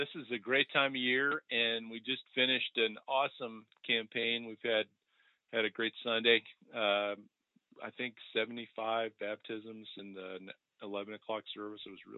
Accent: Riverside, California, United States; also born or lived in San Diego; I grew up in California. I said this to somebody yesterday. My family moved from Riverside to San Diego and back to Riverside and back to San Diego.

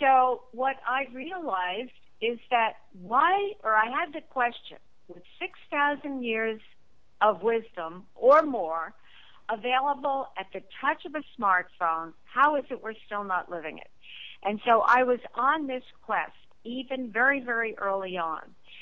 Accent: Shrewsbury, New Jersey, United States; born there; town called Shrewsbury, New Jersey.

